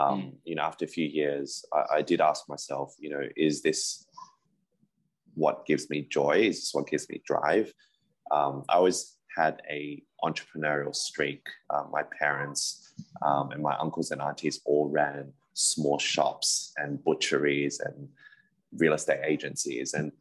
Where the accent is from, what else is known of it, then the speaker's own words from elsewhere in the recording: Australia; I'm originally from Australia, born and raised from an immigrant family.